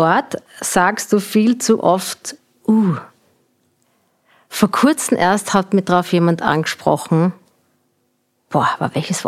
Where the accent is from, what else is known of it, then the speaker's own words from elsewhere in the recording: Graz, Styria, Austria; now in Vienna, Austria; ich komme mal aus Graz, bin dort geboren. … Ich bin aber jetzt schon sehr, sehr, sehr, sehr lange in Wien